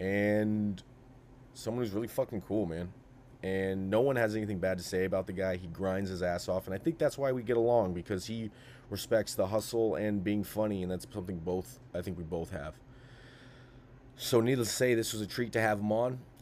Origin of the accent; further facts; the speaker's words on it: Sacramento, California, United States; I'm a guy from Sacramento, never had anything.